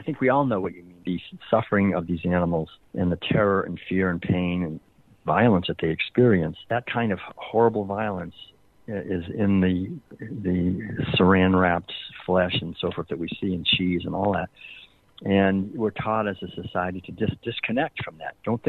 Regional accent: Massachusetts, United States; My father owned a whole chain of newspapers. I grew up in Massachusetts

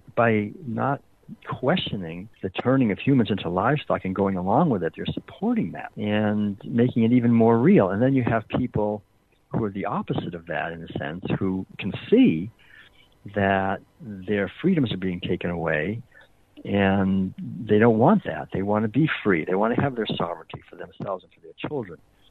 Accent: Massachusetts, United States; My father owned a whole chain of newspapers. I grew up in Massachusetts

